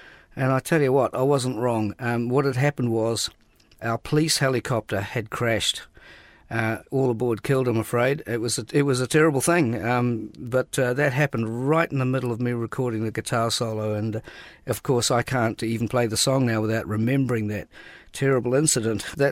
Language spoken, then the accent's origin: English; Thames, Waikato, New Zealand; I wrote that song about my hometown Thames in the Coromandel in New Zealand, a little gold mining town with a lot of history. I grew up there, and that was my song about those times.